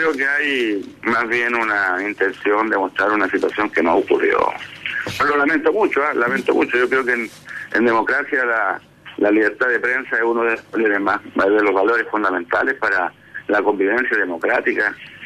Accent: Chile; nosotros debemos tener como demócratas chilenos

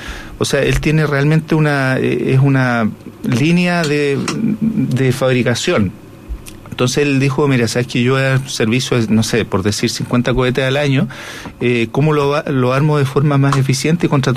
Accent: Chile; como chileno, básicamente, o como extranjero

